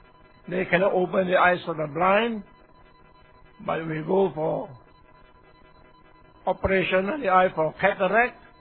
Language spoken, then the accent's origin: English; Shantou, Guangdong, China; Suatao, that's my hometown, Shantou.